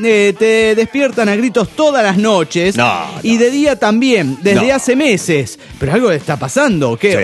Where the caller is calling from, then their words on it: Guadalajara, Jalisco, Mexico; de Guadalajara, Jalisco, México.